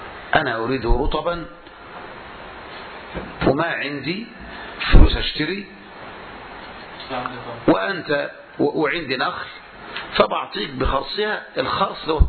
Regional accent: Egypt; زي عندنا في مصر صورة مثلا، يقول لك أنا بقرضك 10,000 جنيه

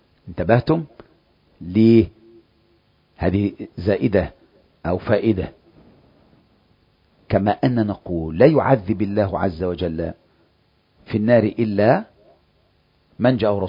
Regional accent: Egypt; احنا مصريين زي بعض وعارفين بعض كويس قوي

